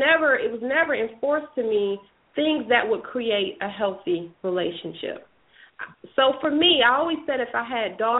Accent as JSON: {"language": "English", "region": "the South", "country": "United States", "tie": "born or raised there", "said": "and I grew up in the South by my grandmother"}